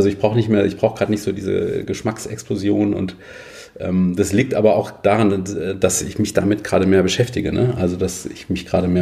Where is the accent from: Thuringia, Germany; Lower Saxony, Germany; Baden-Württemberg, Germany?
Baden-Württemberg, Germany; Freiburg; Aber ich bin hier aufgewachsen in Freiburg.